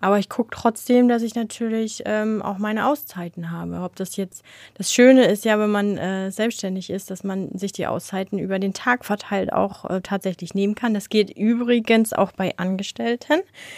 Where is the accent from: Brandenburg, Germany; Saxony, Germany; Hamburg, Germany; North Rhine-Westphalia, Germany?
Brandenburg, Germany; Und bin dann auch wieder in meine Heimat gezogen. Ich bin ja ein Brandenburger Kind in der Nähe vom Spreewald